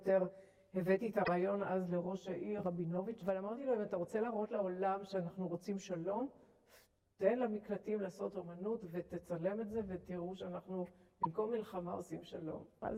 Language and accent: Hebrew; Haifa, Haifa District, Israel; אני עוד הגעתי לשם כילדה מחיפה לראות בלט או להקות אורחות שהיו מחוץ לארץ